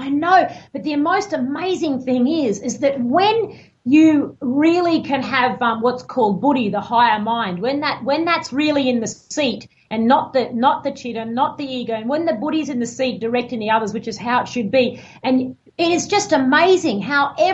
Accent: Queensland, Australia; I grew up there in Queensland, in the top of Australia. And I just grew up running around with no clothes on up the beach and up the trees and everything all day.

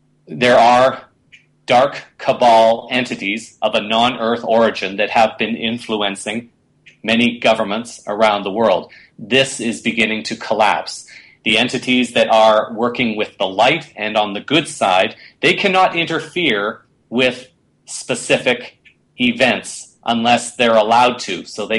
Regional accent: Canada; As a Canadian, maybe it's good to note at this point in time

